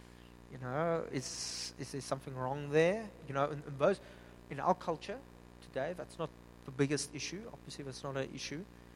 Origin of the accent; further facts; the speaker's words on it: Upington, Northern Cape, South Africa; I'm from Upington, and let me tell you, in the desert, there's nothing.